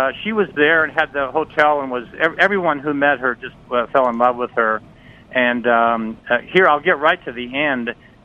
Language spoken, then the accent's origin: English; Kingman, Arizona, United States; I grew up in Kingman, Arizona, on Route 66.